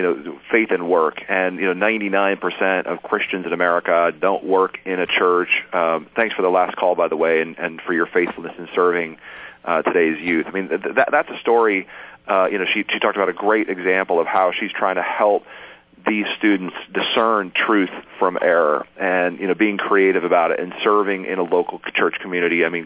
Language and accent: English; Arizona, United States; even in my home state of Arizona, you know, kind of being a minority religion.